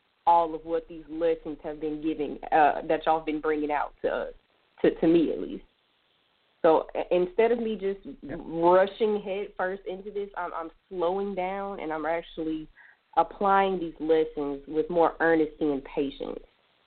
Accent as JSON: {"language": "English", "town": "Birmingham", "region": "Alabama", "country": "United States", "said": "I'm from the Birmingham area. Birmingham, Alabama."}